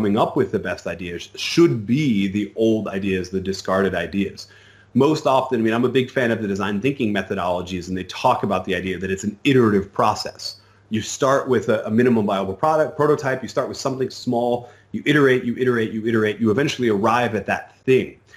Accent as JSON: {"language": "English", "country": "United States", "said": "I'm an American, so we have this tendency in all of our media"}